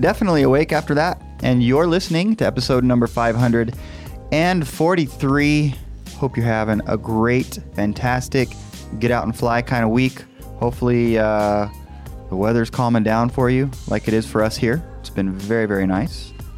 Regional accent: New Mexico, United States; My kids love the red chili. And we're from New Mexico, so that makes sense because it's a little spicy.

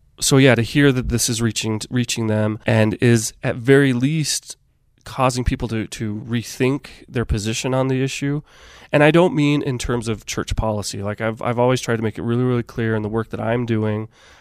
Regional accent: Chico, California, United States; No, I grew up in California.

